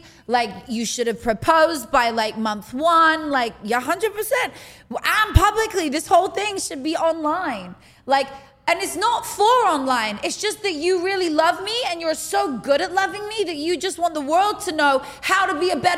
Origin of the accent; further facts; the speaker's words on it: United Kingdom; now in United States; I've only had sex with two people in America because I'm British.